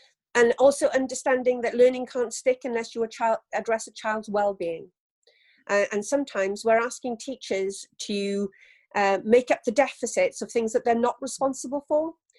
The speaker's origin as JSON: {"language": "English", "region": "Wales", "country": "United Kingdom"}